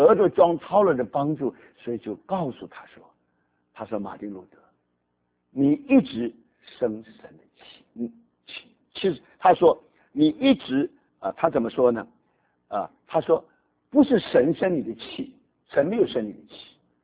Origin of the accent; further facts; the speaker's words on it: Taiwan; now in United States; 那我刚刚到美国的时候，那因为我在台湾长大